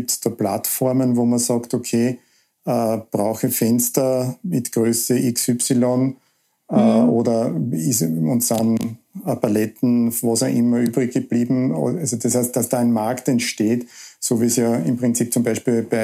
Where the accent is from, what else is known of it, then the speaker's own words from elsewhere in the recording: Lower Austria, Austria; Also ich komme ja selber aus dem Weinviertel, kenne ich die alten Bauernhäuser, waren Lehmhäuser.